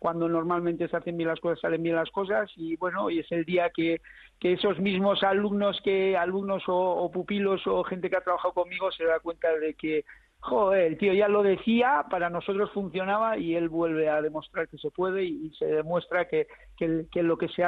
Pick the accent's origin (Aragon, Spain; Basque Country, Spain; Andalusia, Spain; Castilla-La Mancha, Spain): Basque Country, Spain; Me encanta comer, como buen vasco y como persona que nació en un caserío